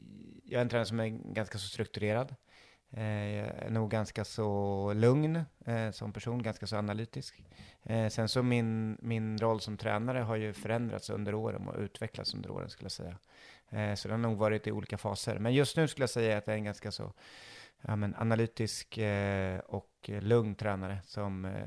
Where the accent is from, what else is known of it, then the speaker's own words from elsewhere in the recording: Örebro, Örebro County, Sweden; Jag är ju född och uppväxt i Örebro. Har bott här stora delar av mitt liv.